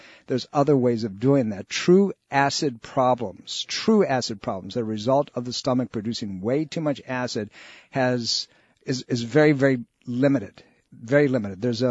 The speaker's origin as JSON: {"language": "English", "region": "New York", "country": "United States", "tie": "born or raised there", "lives_now": "Virginia, United States", "said": "This is the kind of weather that I grew up in Western New York State"}